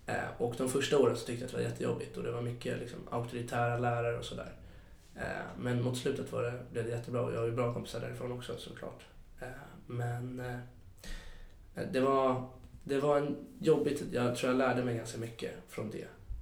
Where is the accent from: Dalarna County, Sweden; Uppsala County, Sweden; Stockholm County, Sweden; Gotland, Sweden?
Stockholm County, Sweden; Stockholm; Jag är uppvuxen på Söder. Jag bodde på Söder hela mitt liv.